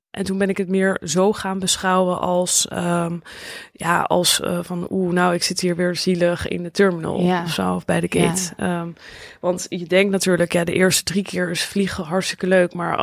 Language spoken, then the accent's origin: Dutch; Netherlands; we zijn natuurlijk heel direct als Nederlanders.